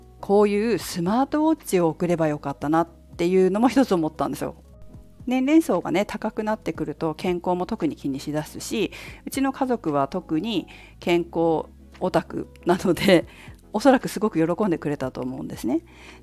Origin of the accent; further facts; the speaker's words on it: Fukushima, Japan; うちの実家のあるね、実家のある福島県福島市大座荘なんて、バスが1日に1本か2本しか走ってないところですよ。